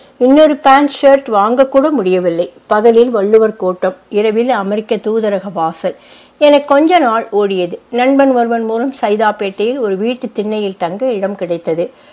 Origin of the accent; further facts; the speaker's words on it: Tiruchendur, Tamil Nadu, India; எனது சொந்த ஊர் திருச்செந்தூர். சாதாரணமான ஏழை குடும்பம். குடும்ப தொழில் சலவை தொழில்.